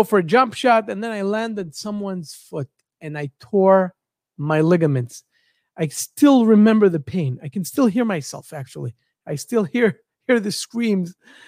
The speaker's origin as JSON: {"language": "English", "region": "New York", "country": "United States", "moved": "as an adult", "lives_now": "Israel", "said": "We came from New York to Israel. That's where I live. I work mostly in New York, but I live in Israel."}